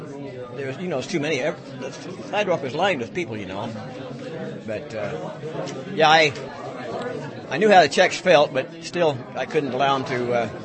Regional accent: Salem, Oregon, United States; from Salem, Oregon at this time.

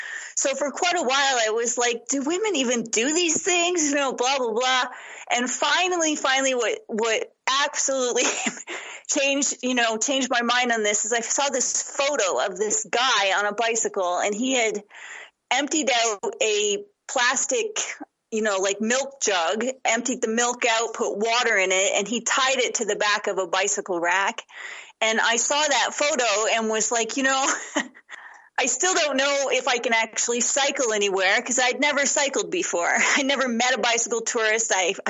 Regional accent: Canada; we're both from Canada.

